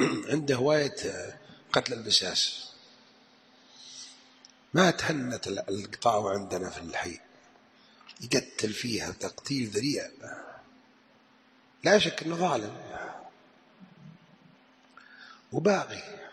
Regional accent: Jeddah, Makkah Province, Saudi Arabia; أذكر عجوز هنا عندنا في جدة

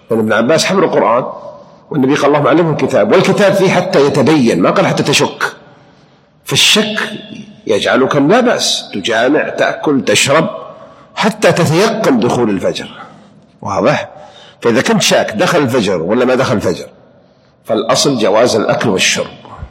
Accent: Mecca, Makkah Province, Saudi Arabia; أذكر وأنا عمري 11 سنة كانت عندنا بالحجاز بمكة

